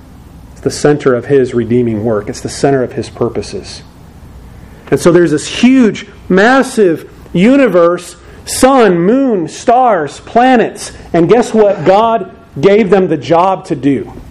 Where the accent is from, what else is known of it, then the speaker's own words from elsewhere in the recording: Phoenix, Arizona, United States; That's pretty warm. I'm from Phoenix, Arizona. 27 million is hot.